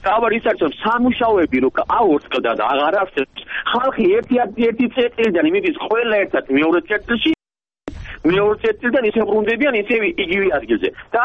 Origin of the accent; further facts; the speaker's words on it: Tbilisi, Georgia; მე ბლეხანოველი ვარ, დინამოსთან იყო